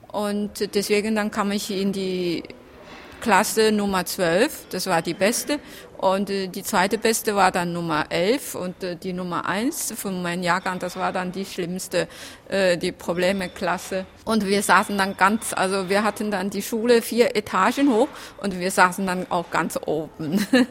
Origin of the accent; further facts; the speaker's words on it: Jiangxi, China; German is a second language; now in Germany; Also ich bin in der Provinz Jiangxi aufgewachsen. Das liegt im Süden, so ungefähr in der Mitte, und hat keine Küste.